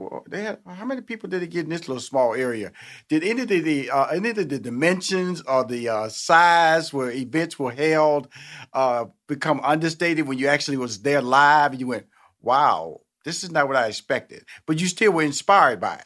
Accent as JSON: {"language": "English", "town": "Houston", "region": "Texas", "country": "United States", "tie": "born or raised there", "said": "I come from Houston, Texas. Like I said earlier, born in the inner city. You know, Fifth Ward."}